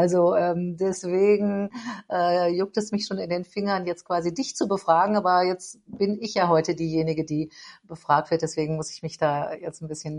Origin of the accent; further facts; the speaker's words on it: Berlin, Germany; also born or lived in North Rhine-Westphalia / Netherlands / Israel; Ich bin ja nicht nur in West-Berlin aufgewachsen, sondern in Nordrhein-Westfalen und in Holland und aber auch in Israel bei meiner Großmutter, die emigriert ist